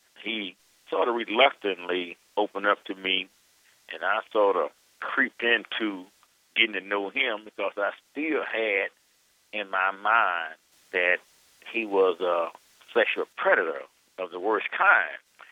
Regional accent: Mississippi, United States; also born or lived in Missouri; I was raised up in Mississippi. I was born in Missouri, and I was raised up in Mississippi. And we had a cultural identity living in Mississippi.

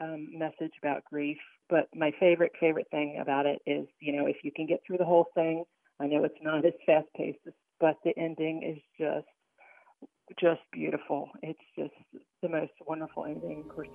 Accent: Clayton, United States; from Clayton.

